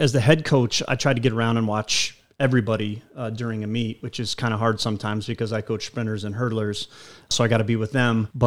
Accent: Riverton, Wyoming, United States; You know, when I was growing up in Riverton a long time ago

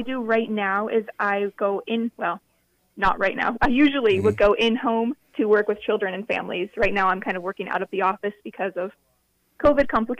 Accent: Sioux Falls, South Dakota, United States; now in Laverne, United States; I grew up in Sioux Falls, and then I've been living in Laverne for about 7 years now. So I am a Minnesota transplant, as I like to say.

